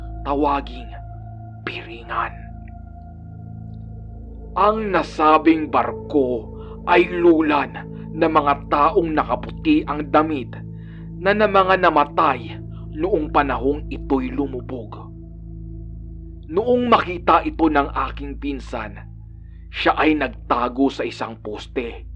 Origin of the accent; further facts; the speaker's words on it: Eastern Visayas, Philippines; Ako po ay tubong Samar.